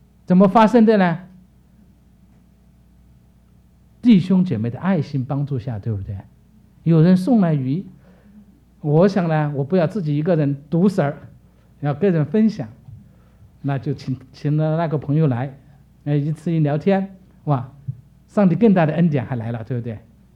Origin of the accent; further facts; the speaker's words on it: Sichuan, China; 但我知道因为我是四川人嘛，四川人还可以对鲤鱼有比较喜欢，因为我们那里主要的鱼还是鲤鱼为主。